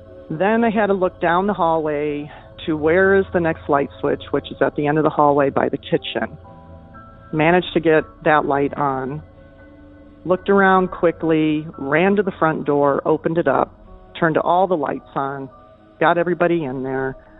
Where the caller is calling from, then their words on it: Arizona, United States; I'm calling from Arizona.